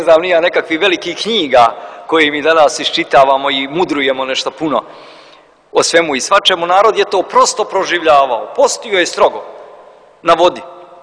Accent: Čajniče, Republika Srpska, Bosnia & Herzegovina; ja sam iz Čajniča, čuli smo, je li tako, svi to je tamo na granici Pljevaljskoj, gore sjeveru Crne Gore, ali pripada Republici Srpskoj.

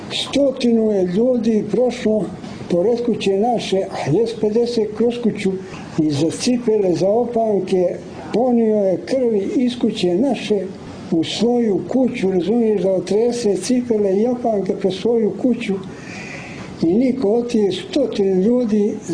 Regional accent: Montenegro; mi smo Crnogorci, e, jes. Crnogorci.

